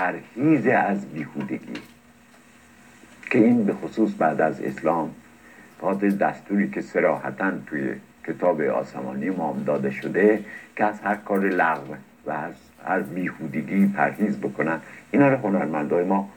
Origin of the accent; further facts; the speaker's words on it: Yazd, Iran; از یک پدر ناینی و مادر یزدی در یزد زاده شدم. دبستان و دبیرستانم و در شهر یزد گذروندم